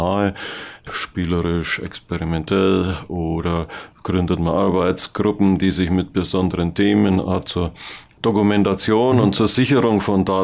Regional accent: Bavaria, Germany; Ich bin erst Franke, dann bin ich Bayer und auf jeden Fall muss man sagen, Mensch, ich bin in Franken. Wir leben, also gerade im östlichen Oberfranken, wir haben noch Prag näher als noch München oder Berlin.

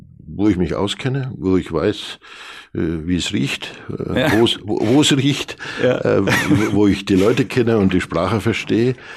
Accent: Bavaria, Germany; das ist der Punkt, den man als Franke aus verschiedensten Gründen, und nicht nur als Franke, auf keinen Fall so gehen lassen darf.

